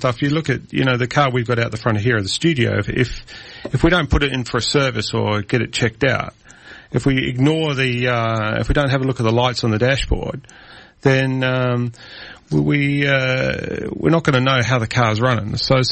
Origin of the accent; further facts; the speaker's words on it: New Zealand; I have a few mentors because I grew up in New Zealand